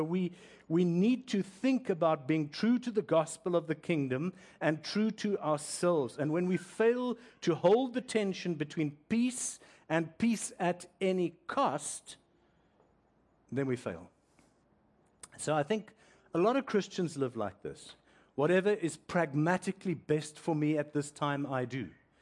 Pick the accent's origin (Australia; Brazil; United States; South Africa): South Africa; moved away as an adult; now in Canada; as a South African who's only been here just short of 3 years, Canada right now is at many levels in chaos.